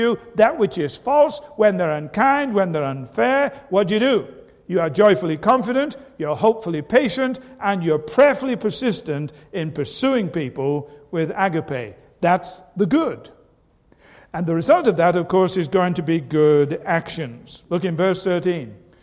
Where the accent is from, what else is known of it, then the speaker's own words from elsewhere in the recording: United Kingdom; And I, being very British, gulped